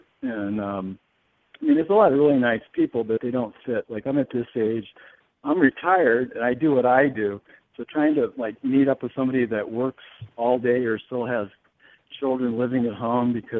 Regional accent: Colorado, United States; I come from Colorado. And so it was all new.

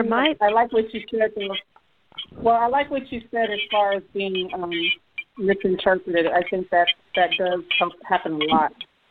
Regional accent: California, United States; It reminds me of, growing up in California, how we would go back east to visit family, and we would hear music that we hadn't heard before.

